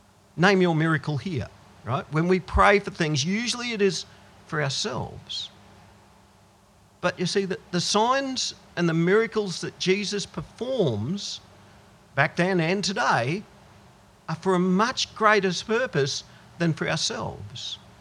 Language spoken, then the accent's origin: English; Goondiwindi, Queensland, Australia; I grew up in Gundawindi. We lived in Dalby. Now we live out here. None of those places even have a hill.